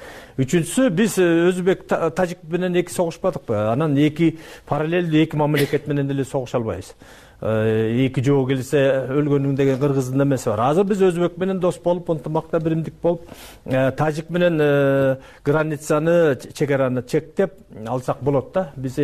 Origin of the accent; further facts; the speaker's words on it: Osh Region, Kyrgyzstan; Экинчиден мен мисалы үчүн ошо кемпироваттын жеңинде төрөлүп өскөнмүн да.